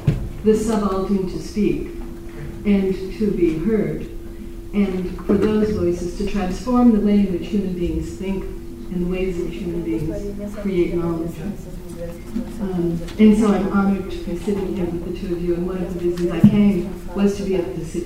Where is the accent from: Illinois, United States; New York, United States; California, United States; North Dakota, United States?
California, United States; also born or lived in New Mexico; I'm here from California, by way of New Mexico.